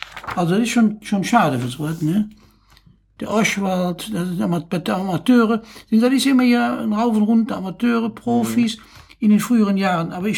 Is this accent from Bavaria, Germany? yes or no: no; Cologne, North Rhine-Westphalia, Germany; Als Kölner hier